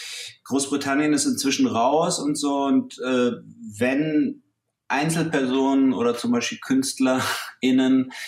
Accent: Lörrach, Baden-Württemberg, Germany; Ich bin in Lörrach aufgewachsen, was an ganz, ganz unten an der Grenze zur Schweiz, zu Basel ist.

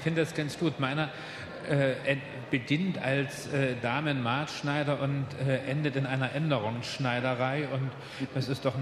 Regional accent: Germany; Und dann, wie man das so als Deutscher macht, man gibt dann so seine Hand.

